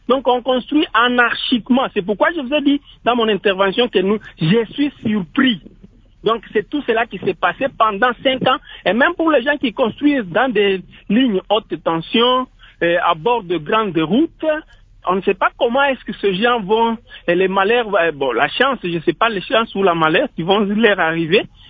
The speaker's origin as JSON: {"language": "French", "region": "Lualaba", "country": "DR Congo", "lives_now": "Fungurume, DR Congo", "said": "Moi, par exemple, qui vous parle, j'ai quitté Kayeye, Kazaza, pour me retrouver à Fungurume."}